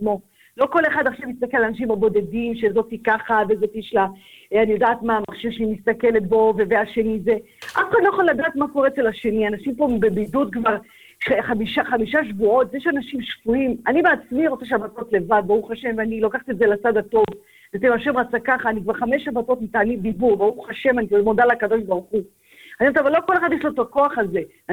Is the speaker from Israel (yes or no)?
no; Morocco; אנחנו מרוקאים, ברוך השם